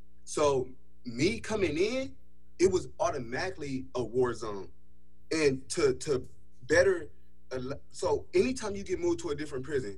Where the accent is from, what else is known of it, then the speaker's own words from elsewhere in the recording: Sacramento, California, United States; I'm from Sacramento, California, but I fell out of Monoma County, which is Portland, Oregon.